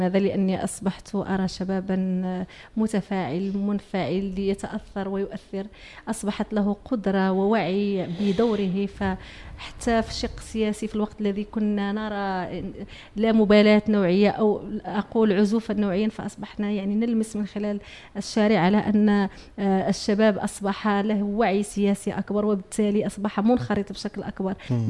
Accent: Morocco; ونحاول أننا نظهر تجربتنا احنا كمغاربة

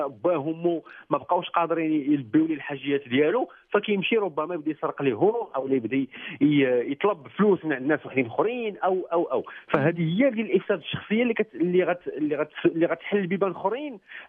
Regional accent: Morocco; بحكم حنا مغاربه

